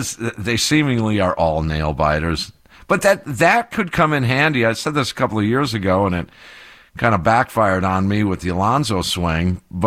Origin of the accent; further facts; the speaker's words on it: Kenosha, Wisconsin, United States; I grew up in Kenosha.